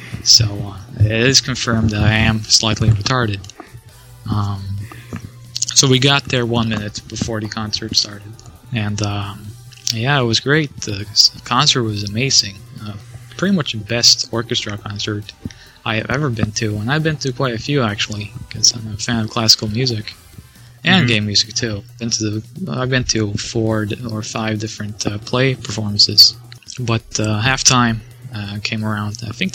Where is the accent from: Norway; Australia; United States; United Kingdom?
Norway; English is a second language; announce, you know, that I'm from Norway and a huge fan.